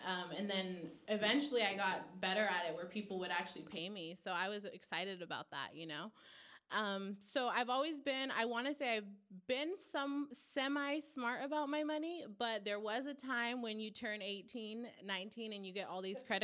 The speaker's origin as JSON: {"language": "English", "town": "Napa", "region": "California", "country": "United States", "tie": "born or raised there", "said": "So My background is just growing up in Napa, I ended up renting a room from like one of my uncles at age 16."}